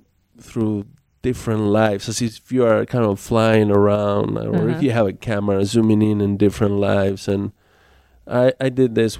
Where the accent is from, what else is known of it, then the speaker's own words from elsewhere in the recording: Buenos Aires, Argentina; also born or lived in Los Angeles; now in Pittsburgh, United States; I came here first from Buenos Aires to Los Angeles, then from Los Angeles to Pittsburgh.